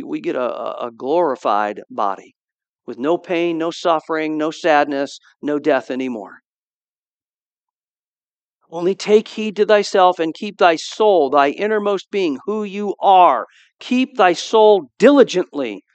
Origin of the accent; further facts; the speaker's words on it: United States; born there; I love America. I'm so glad that I was born in America.